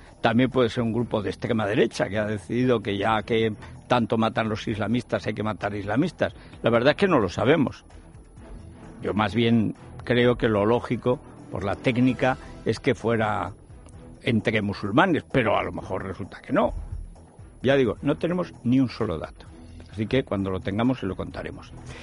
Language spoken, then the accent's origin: Spanish; Huesca, Aragon, Spain; yo soy de Huesca, pero si usted es de Teruel, ya, pero soy de Huesca. Y además, pues también soy de Getafe